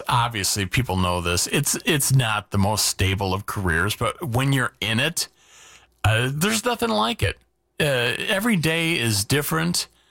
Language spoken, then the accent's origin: English; Yorkville Township, Wisconsin, United States; I was born in Racine County. I grew up in actually Yorkville Township.